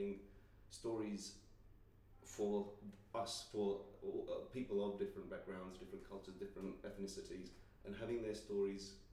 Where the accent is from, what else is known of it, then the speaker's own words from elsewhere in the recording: India; But am I an Indian? Well, absolutely, I'm an Indian actor, because I am Indian.